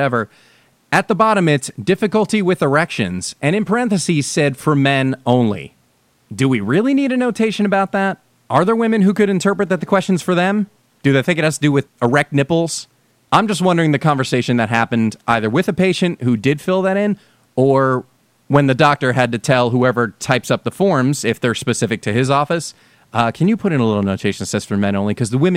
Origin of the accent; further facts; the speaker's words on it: New Jersey, United States; there are a few that were around when I was growing up in New Jersey that aren't around anymore